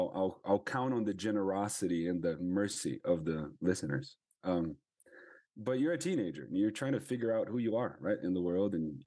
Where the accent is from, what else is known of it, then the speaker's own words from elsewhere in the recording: São Paulo, Brazil; now in Santa Fe, United States; I was born in Brazil, São Paulo. That's where I'm from. So that sort of says a few things about who I am, where I grew up. I'm a Latin American human being living in Santa Fe, New Mexico.